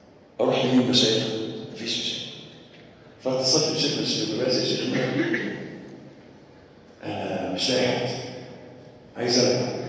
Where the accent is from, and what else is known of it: Egypt